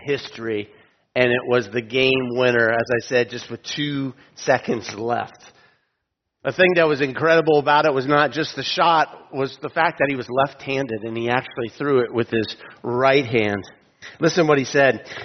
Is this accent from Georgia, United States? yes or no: no; Tallahassee, Florida, United States; accent: Tallahassee; I didn't say it was my Tallahassee accent, but anyone from Florida knows that there aren't many accents in Florida South.